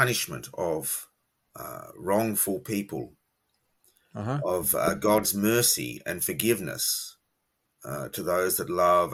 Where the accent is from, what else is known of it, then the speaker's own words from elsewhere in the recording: Australia; I was an Anglican. So, you know, I'm an Aussie, an Australian. I was raised an Anglican.